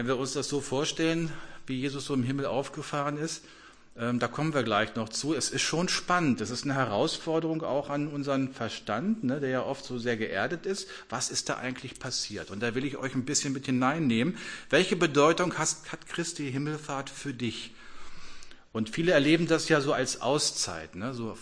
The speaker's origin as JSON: {"language": "German", "town": "Abbesbüttel", "region": "Lower Saxony", "country": "Germany", "said": "Ich komme ja aus Abbesbüttel"}